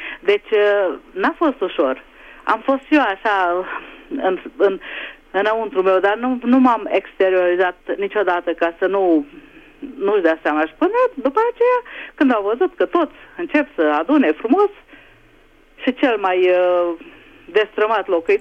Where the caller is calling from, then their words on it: Budapest, Hungary; din Budapesta.